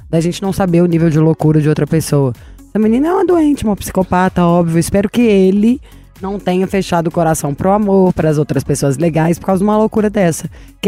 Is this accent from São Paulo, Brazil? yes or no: no; Minas Gerais, Brazil; Eu sou mineira.